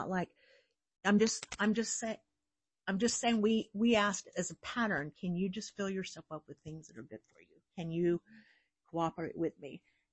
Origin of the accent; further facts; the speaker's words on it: Midwest, United States; I grew up in the Midwest, and you know, everything was fried, battered, gravied, et cetera.